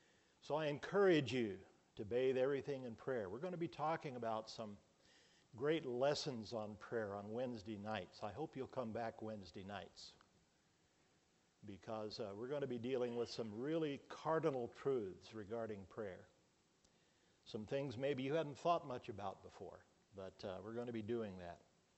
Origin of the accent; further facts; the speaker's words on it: Indianapolis, Indiana, United States; I think I mentioned that I'm from Indiana, so it's great to be back home again in Indiana. I grew up in Indianapolis, just near Speedway, actually. Went to Ben Davis High School.